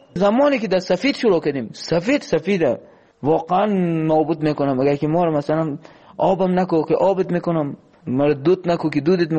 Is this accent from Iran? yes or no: no; Afghanistan; moved away; ما الان نزدیک 3 سال و نیم همینجه، از روزی که از افغانستان آمدیم